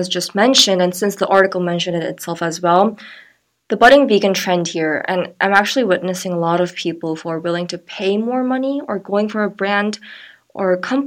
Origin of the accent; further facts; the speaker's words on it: Jakarta, Indonesia; now in Seoul, South Korea; I grew up in Jakarta, not in Seoul here.